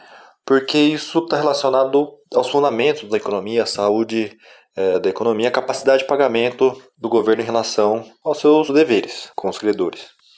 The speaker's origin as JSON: {"language": "Portuguese", "country": "Brazil", "said": "Acho que todo mundo, né, como brasileiro, espera que cada governo que esteja lá tome as medidas que vai auxiliar o crescimento da economia brasileira"}